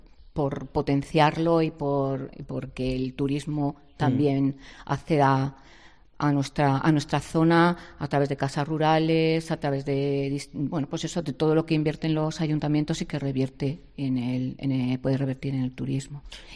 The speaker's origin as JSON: {"language": "Spanish", "town": "El Barco de Ávila", "region": "Castile and León", "country": "Spain", "tie": "born or raised there", "said": "Yo soy nacida y criada en Barco y, bueno, para mí es lo mejor vivir en esta zona."}